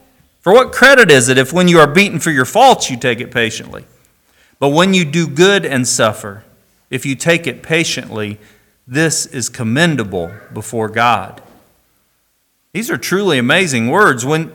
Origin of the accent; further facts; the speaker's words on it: Anderson, Indiana, United States; I grew up, as I've told you before, in Anderson, Indiana. General Motors had 26 plants in my hometown and employed 24,000 people in 1971.